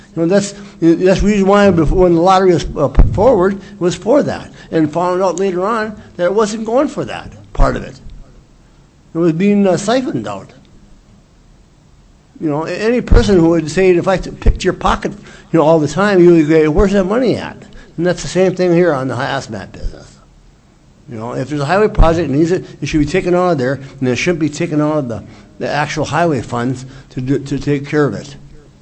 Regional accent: Duluth, Minnesota, United States; from Duluth here. I'm just a same old taxpayer and a truck driver

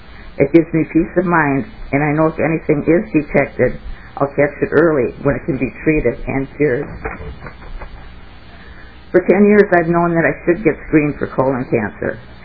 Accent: Minnesota, United States; I grew up in Minnesota, and I've lived here all my life. I live in Little Canada right now.

